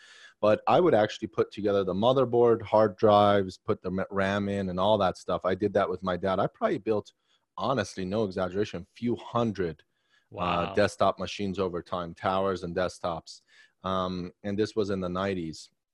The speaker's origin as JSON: {"language": "English", "region": "Maryland", "country": "United States", "tie": "born or raised there", "said": "Yeah, so I was I grew up in Maryland. I was seven. And then I lived in Arlington for a while because we're in a tri-state area."}